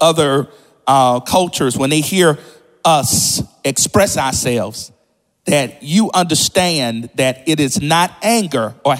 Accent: Mississippi, United States; I grew up as in Mississippi, literally as a slave on a sharecropping farm.

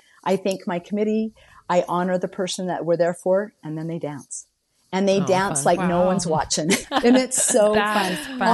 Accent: Morgan, Utah, United States; I grew up in Morgan. So my dad was the football coach in Morgan.

